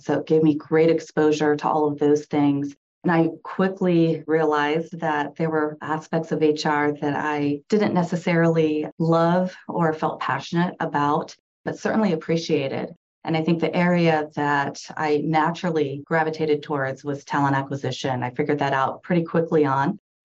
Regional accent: Kansas City, Missouri, United States; I grew up in Kansas City

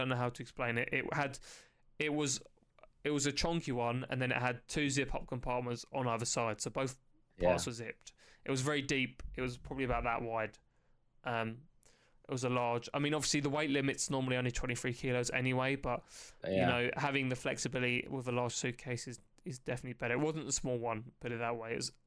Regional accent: England, United Kingdom; I mean, obviously, being English, we're so ignorant and just expect everyone to speak English.

